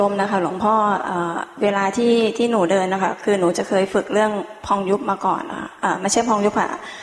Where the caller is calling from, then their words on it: Ubon Ratchathani, Thailand; อุบลราชธานีค่ะ